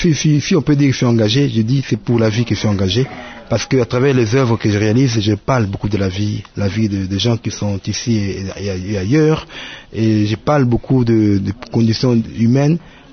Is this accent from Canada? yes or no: no; Kinshasa, DR Congo; Oui, je suis un natif de Matongué. J'ai vu Matongué à l'époque